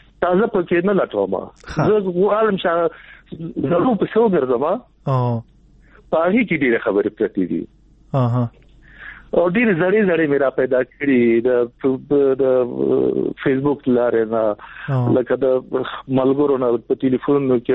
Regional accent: Nangarhar, Afghanistan; زه د ننګرهار یم

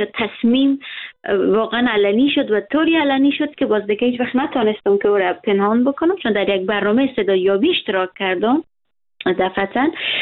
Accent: Herat, Afghanistan; moved away; من از هرات هستم.

